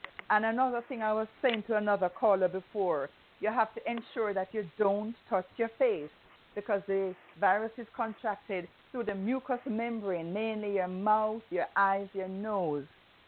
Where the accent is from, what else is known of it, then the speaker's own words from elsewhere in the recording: Kingston, Jamaica; I know about that because I'm here from Kingston, Jamaica.